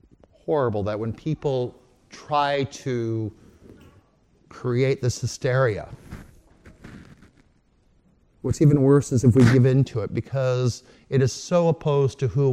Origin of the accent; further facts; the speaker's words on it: Midwest, United States; You know, when I was a kid, as you all know, I'm from the Midwest.